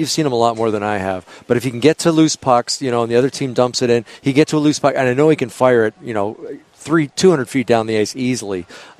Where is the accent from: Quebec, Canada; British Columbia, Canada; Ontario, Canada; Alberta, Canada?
Ontario, Canada; Toronto; I grew up in Toronto watching the late, great Johnny Bauer.